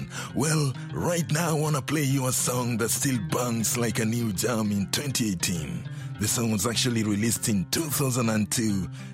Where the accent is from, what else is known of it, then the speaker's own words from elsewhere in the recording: Kenya; when I was growing up in Kenya.